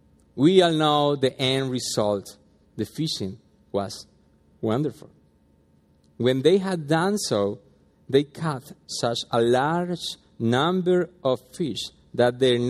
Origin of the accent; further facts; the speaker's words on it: Colombia; English is a second language; I remember in Colombia, I'm from Colombia